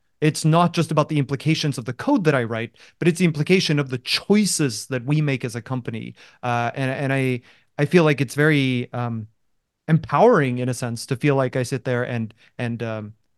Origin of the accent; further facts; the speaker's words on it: Norway; also born or lived in Australia / London / Boston; Norway and I am currently in Norway, but that's not been true for most of the period of time in between. So I grew up in Norway, and then I did my bachelor's degree in Australia near Brisbane. Then I moved to London to do my master's degree. Then I moved to Boston to do my PhD. And then I moved to Los Angeles